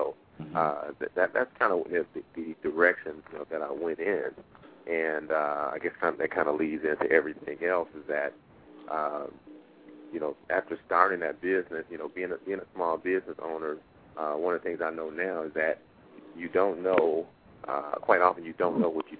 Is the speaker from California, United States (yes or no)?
no; Chicago, Illinois, United States; Well, I'm born and reared in Chicago. Spent most of my life here in the Chicagoland area.